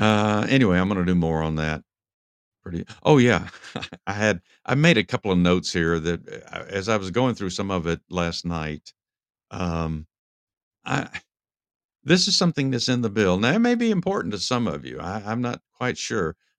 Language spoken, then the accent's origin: English; Texas, United States; I'm from Texas originally. I've been in Georgia a long time now, but I still have a lot of feelings for the state of Texas